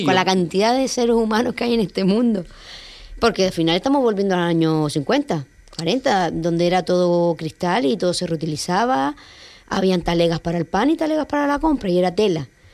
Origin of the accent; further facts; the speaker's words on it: Antigua Guatemala, Sacatepéquez, Guatemala; cuando pequeña yo iba siempre a la farmacia en Antigua, ustedes saben que yo soy de Antigua